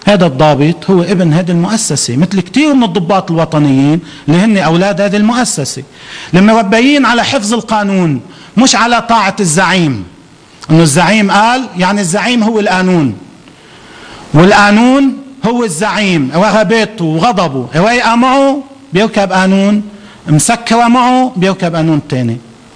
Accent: Lebanon; أنا مواطن لبناني وإن شاء الله مواطن صالح،

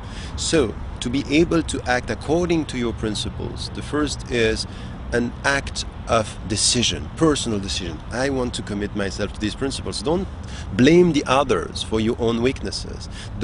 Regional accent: Switzerland; I was born and raised in Switzerland.

